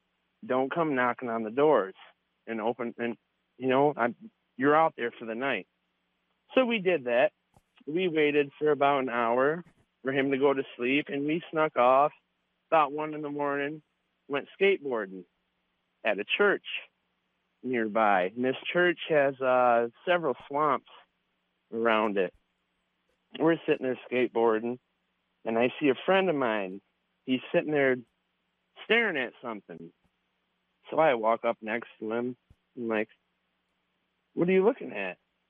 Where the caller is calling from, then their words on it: Grand Rapids, Michigan, United States; Calling from Grand Rapids, Michigan.